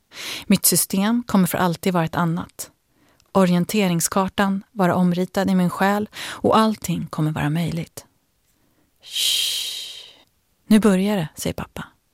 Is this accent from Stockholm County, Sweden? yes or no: yes; Hjorthagen, Stockholm County, Sweden; Jag sitter i soffan hemma i Hjorthagen. Året är 1988, jag är 12 år och nu sitter jag, mamma, pappa och syrran framför tvn och väntar på att kvällens tv-teater ska börja.